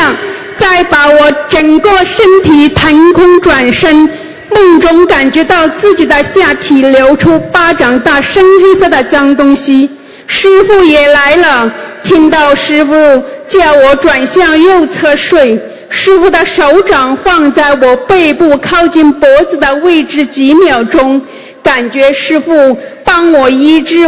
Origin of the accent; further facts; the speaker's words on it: Hong Kong; 大家好，我来自香港